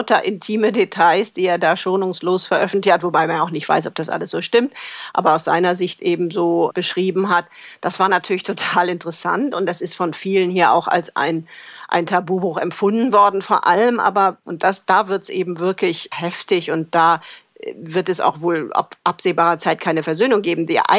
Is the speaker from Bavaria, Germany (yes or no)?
no; Cologne, North Rhine-Westphalia, Germany; Ich bin einfach ganz normal in Köln geboren und aufgewachsen